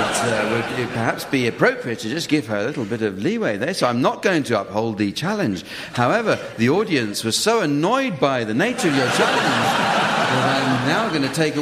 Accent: Glasgow, Scotland, United Kingdom; That's Glasgow, my hometown.

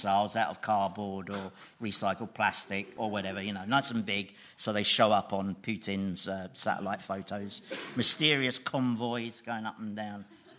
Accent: United Kingdom; Well, that's the essence of being British. That's why that's why we don't send food back in restaurants.

